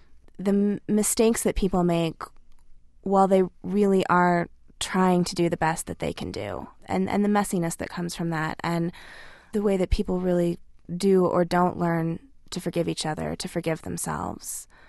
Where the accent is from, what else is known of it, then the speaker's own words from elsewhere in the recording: Grand Junction, Colorado, United States; My own personal experience growing up in Grand Junction could not be, you know, more different from my characters. I didn't grow up on a ranch.